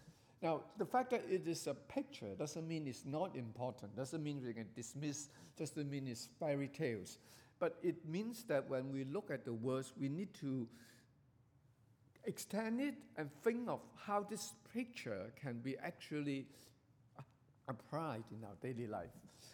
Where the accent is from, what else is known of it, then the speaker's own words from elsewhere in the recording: Hong Kong; I grew up in Hong Kong.